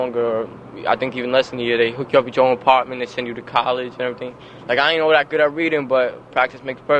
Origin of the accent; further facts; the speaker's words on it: Newburgh, New York, United States; I was born down in New York City, and I moved up here shortly after to, like, right outside Newburgh.